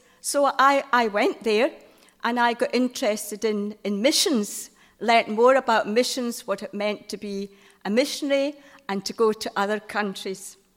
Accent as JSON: {"language": "English", "town": "Glasgow", "region": "Scotland", "country": "United Kingdom", "tie": "born or raised there", "said": "I grew up in Glasgow, and I became a primary school teacher."}